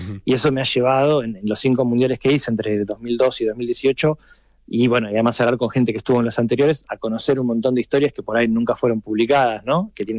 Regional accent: Argentina; accent: Argentine; el acento me condena, soy argentino.

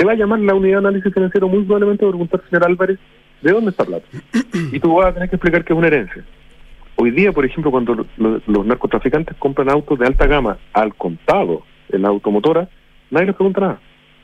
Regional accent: Chile; sobre todo como chileno

